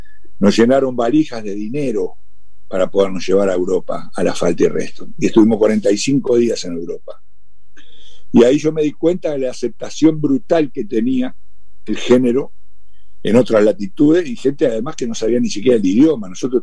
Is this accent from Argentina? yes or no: no; Uruguay; nosotros somos de Uruguay